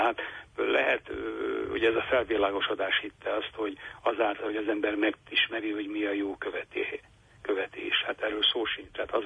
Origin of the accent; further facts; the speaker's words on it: Kaposvár, Somogy, Hungary; én kisvárosi Kaposvárról származom